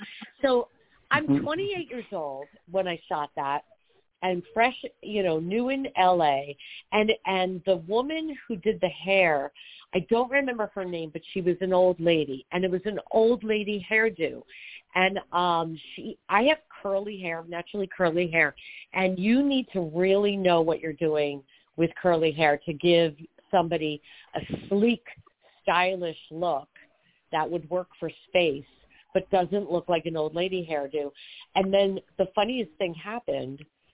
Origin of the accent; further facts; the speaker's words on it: Long Island, New York, United States; I grew up on Long Island in New York. So it was really, really rough those early years.